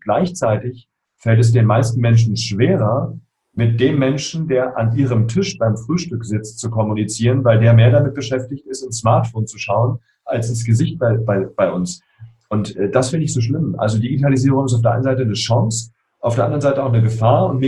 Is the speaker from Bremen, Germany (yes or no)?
no; Berlin, Germany; born or raised there